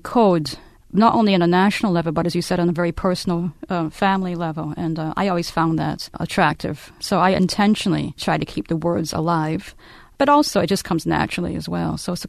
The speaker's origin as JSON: {"language": "English", "region": "Scotland", "country": "United Kingdom", "said": "for the average person, even the average Scot, we wouldn't know how to spell so many of the Scots words that we use."}